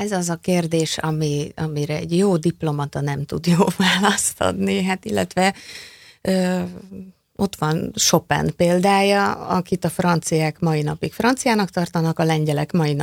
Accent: Budapest, Hungary; born there; így születtem Magyarországon és Budapesten, és mindenféle klimatikus és más viszonyok miatt én azért mégiscsak itthon, Budapesten érzem magam otthon.

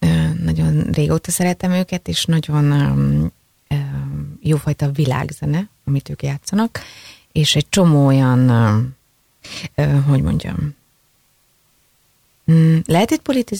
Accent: Hungary; én is büszke vagyok arra, hogy itt élek, vagy hogy magyar vagyok, és én szerettem a magyar népzenét

